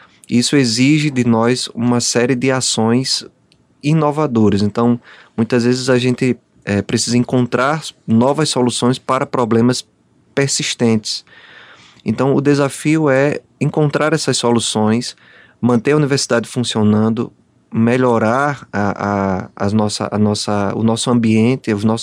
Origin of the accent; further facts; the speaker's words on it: Peleve, Alagoas, Brazil; Eu sou do interior mesmo de Alagoas, eu sou de um povoado, né, chamado Peleve, que muita gente conhece. E eu fui agricultor, trabalhei na agricultura com os meus pais, na fumicultura, dos 12 aos 17 anos.